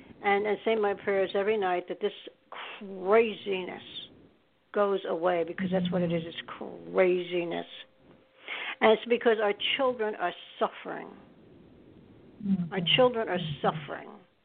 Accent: Staten Island, New York, United States; I was born in New York. I'm a New Yorker. I was born upstate, and then I lived in Staten Island after that, went to school there. I am a New York person.

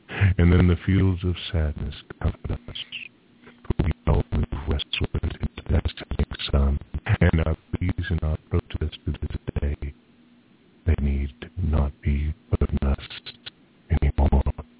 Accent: United States; as Native American myself, I was born on a reservation.

